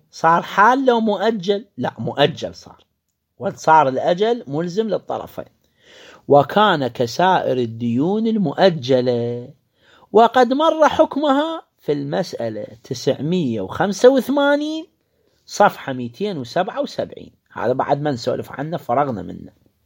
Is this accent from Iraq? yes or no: yes; Iraq